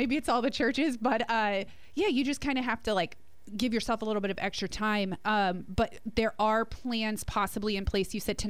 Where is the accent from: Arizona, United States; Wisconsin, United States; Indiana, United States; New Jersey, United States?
New Jersey, United States; Hey, Sean, I am from New Jersey. So I grew up literally sitting in traffic, went to a private school.